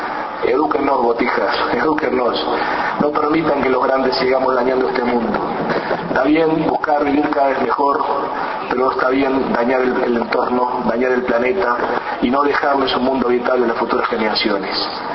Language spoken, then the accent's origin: Spanish; Uruguay; como un uruguayo que tiene dos hermosos nietos